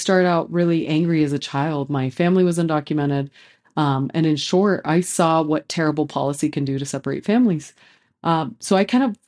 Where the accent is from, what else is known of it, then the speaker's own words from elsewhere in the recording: Idaho, United States; I was born here, but I was raised in Southern Idaho, got to move back at the end of 2014.